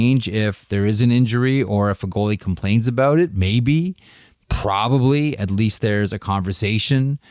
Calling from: Perth, Ontario, Canada; Wanted to follow up and say I'm from Perth, Ontario.

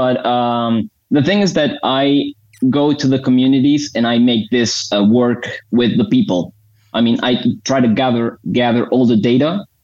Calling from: Bucaramanga, Santander, Colombia; I'm in Bucaramanga, Colombia.

